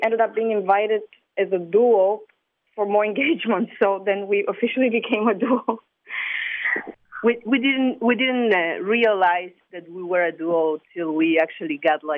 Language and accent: English; United States; And just it happened that I was from the United States